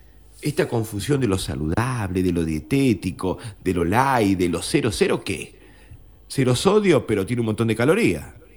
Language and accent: Spanish; Argentina; Somos ciudadanos. Somos argentinos ciudadanos.